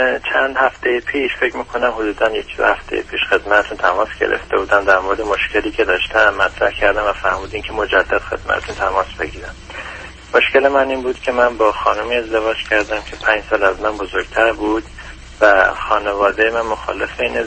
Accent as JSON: {"language": "Persian", "country": "Iran", "moved": "as an adult", "said": "بعد از حدوداً 1.5 سال ما برنامه مهاجرت از ایران رو برامون پیش اومد که از ایران فاصله گرفتیم و اومدیم خارج از کشور."}